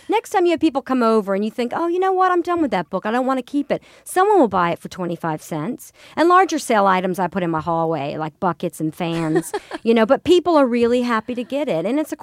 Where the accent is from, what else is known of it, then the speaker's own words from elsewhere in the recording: the South, United States; I grew up in the South and there were these hospitality shows that I was obsessed with.